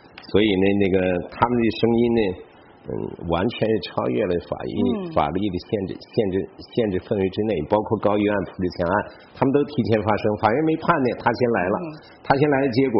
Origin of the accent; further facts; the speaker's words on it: Harbin, Heilongjiang, China; 因为我是黑龙江人，哈尔滨人嘛